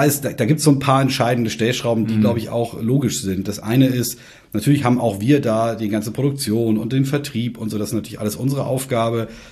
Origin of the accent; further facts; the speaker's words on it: Hamburg, Germany; was mich persönlich sehr freut, als Hamburger